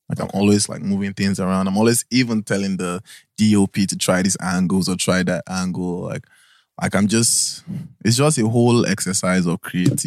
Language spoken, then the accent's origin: English; Nigeria; nah, I'm not an American artist. I'm a Nigerian artist. We have to shoot the Naira.